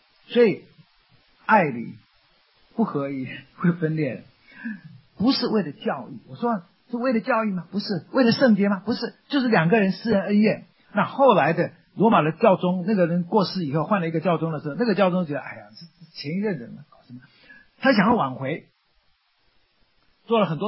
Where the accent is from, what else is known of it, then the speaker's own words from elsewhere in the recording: Taiwan; born there; 当我还没出生呢，我在台湾出生的